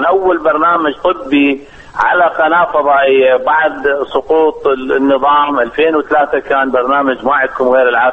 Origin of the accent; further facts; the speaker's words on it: Mahmudiyah, Baghdad Governorate, Iraq; أنا من مواليد بغداد الحقيقة، ولكن حياتي كلها يعني طفولتي و المتوسطة والإعدادية كلها كانت في مدينة المحمودية العزيزة على قلبي كلش،